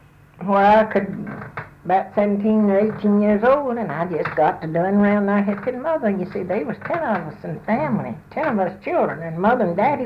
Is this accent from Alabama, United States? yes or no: yes; Alabama, United States; born there; And it was Geneva before the year I was born. And I was born in Houston County. It was just Houston County then.